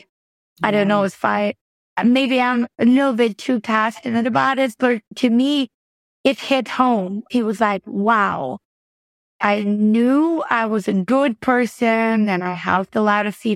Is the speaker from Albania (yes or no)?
yes; Albania; I was born in Albania and I came from a very poor country, communist country.